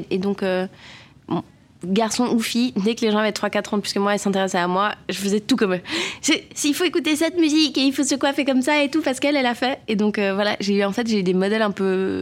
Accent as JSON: {"language": "French", "region": "Geneva", "country": "Switzerland", "tie": "born or raised there", "said": "Donc moi, j'ai grandi à Genève et il y a une grosse scène alternative."}